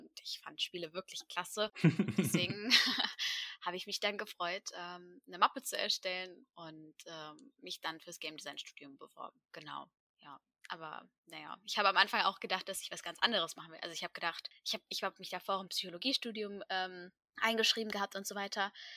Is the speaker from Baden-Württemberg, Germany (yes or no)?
yes; Freiburg im Breisgau, Baden-Württemberg, Germany; weil ich komme aus Freiburg im Breisgau.